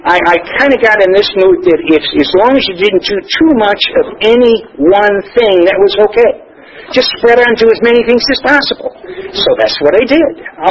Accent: Chagrin Falls, Ohio, United States; Now, again, I said I'm from Chagrin Falls. That's Disappointment, as in Disappointment Falls. Otherwise, and I'm also, that's a suburb of Cleveland, Ohio

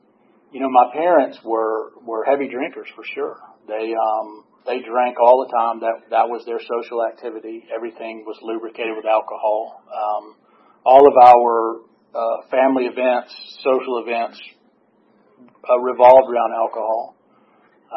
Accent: East Cobb, Georgia, United States; also born or lived in Atlanta / Athens; I am a product of Atlanta, Georgia. I was born at Crawford Long Hospital. I grew up in East Cobb. My father was at Lockheed. I was here until I was about 6 or 7 years old

